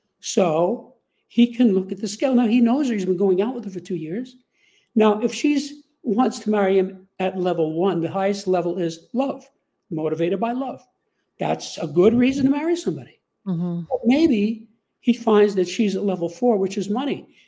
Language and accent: English; New York, United States; I knew him long before he ran for president in New York. I came from New York.